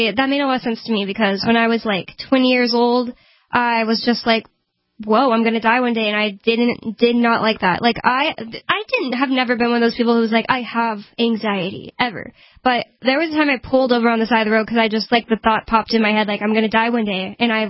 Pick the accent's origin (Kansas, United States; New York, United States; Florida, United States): Kansas, United States; also born or lived in Tennessee / Texas; I was growing up in the Bible Belt because I grew up in like Kansas, Tennessee, and Texas. My parents were. Or my dad was in the army, and my parents were Christian.